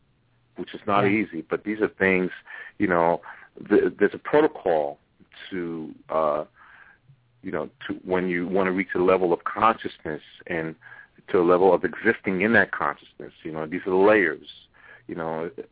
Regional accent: Brooklyn, New York, United States; from Brooklyn, by the way.

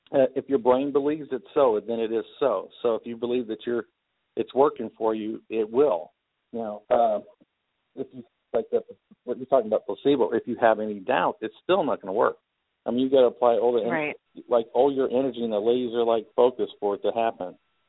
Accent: California, United States; Okay. I'm originally from California.

